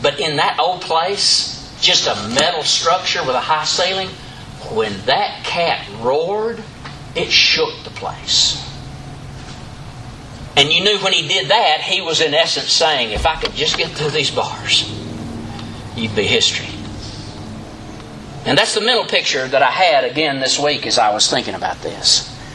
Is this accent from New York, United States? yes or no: no; Corinth, Mississippi, United States; back when I was growing up in Corinth, Mississippi, really small one-horse town when I was growing up there and Jolene was growing up there.